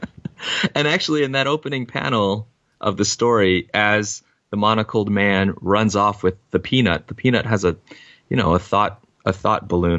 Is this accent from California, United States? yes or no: yes; California, United States; I can say as a Californian, in very absurdist terms.